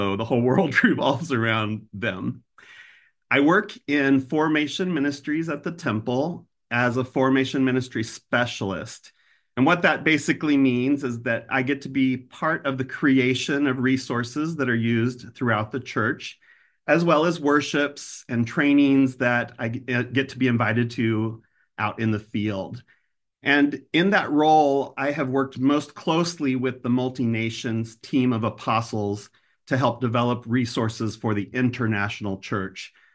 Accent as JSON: {"language": "English", "town": "Independence", "region": "Missouri", "country": "United States", "tie": "born or raised there", "said": "I was born and raised in Independence."}